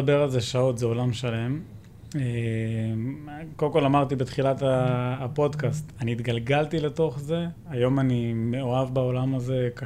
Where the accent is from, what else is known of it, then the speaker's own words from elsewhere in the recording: Jerusalem, Jerusalem District, Israel; גדלנו ביישוב קטן, זאת אומרת, גדלתי בירושלים, אבל גרנו ביישוב בישראל